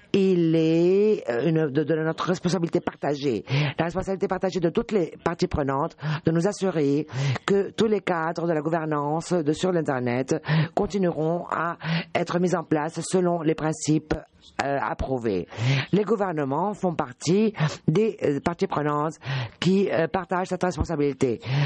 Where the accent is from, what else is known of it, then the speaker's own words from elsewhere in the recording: Brussels, Brussels-Capital Region, Belgium; qui a lieu à Bruxelles, non seulement la capitale de l'Europe, mais également ma ville natale